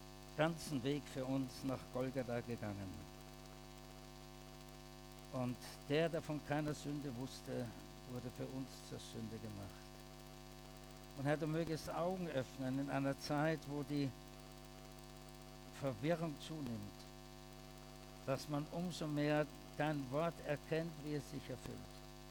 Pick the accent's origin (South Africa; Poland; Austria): Austria; ich als Österreicher natürlich deswegen auch besonders sensibel des Katholizismus.